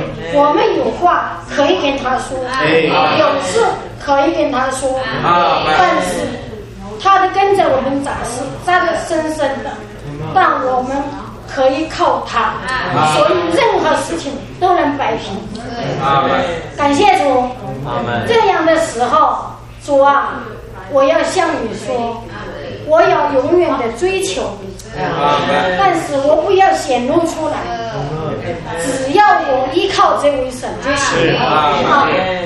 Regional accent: China; now in United States; 因为我们从中国来到美国，

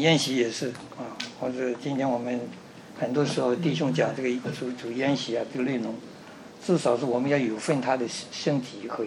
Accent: China; 你说我们中国人的话，不管是台湾来的大陆来的，我们这个很多这些中国的一些传统文化在我们还是有影响的

